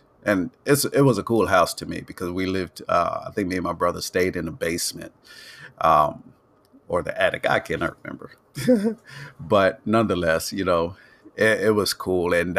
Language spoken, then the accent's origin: English; Trinidad & Tobago; but they didn't sound like me because I'm from Trinidad. I had an accent.